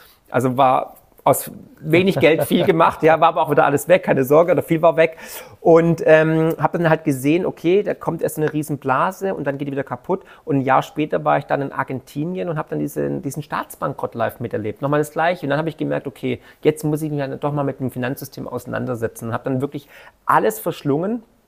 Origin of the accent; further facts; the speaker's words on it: Baden-Württemberg, Germany; accent: Swabian; Dann, man hört es, ich bin Schwabe